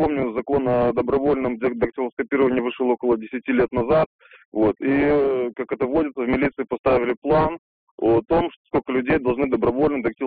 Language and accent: Russian; Saint Petersburg, Russia; я из Санкт-Петербурга.